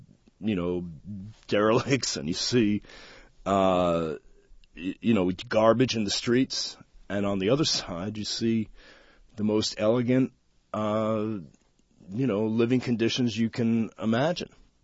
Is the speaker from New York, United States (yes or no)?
yes; New York, United States; You know, I grew up on Long Island, and sometimes I'd drive with my parents into New York City